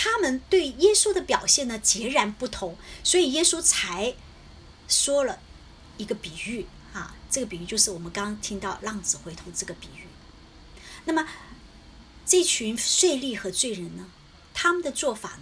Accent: China; 因为我们中国人都知道

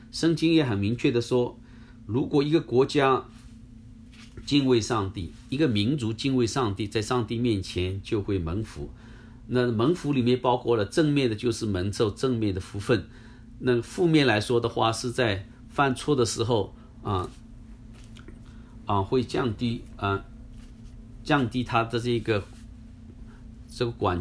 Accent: China; moved away as an adult; now in United States; 是说我是土生土长的一个中国人，虽然在可能在到了美国20岁到了美国来，91年到现在居住在美国的时间比居住在中国的时间还长

